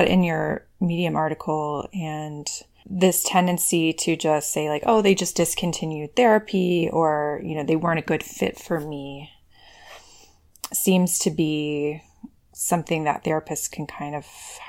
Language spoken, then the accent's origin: English; Texas, United States; I mean, so I grew up in Texas, and that's exactly what I observed.